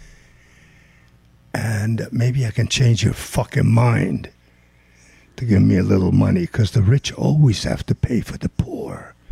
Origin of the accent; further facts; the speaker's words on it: Italy; I'm from Italy.